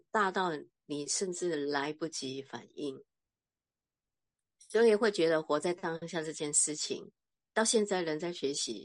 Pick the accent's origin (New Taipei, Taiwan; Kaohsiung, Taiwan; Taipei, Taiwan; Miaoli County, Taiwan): Miaoli County, Taiwan; Miaoli; now in Taichung, Taiwan; 然后我们家里就从苗栗搬来台中，啊，因为我爸也退休了。所以就在台中买了房子，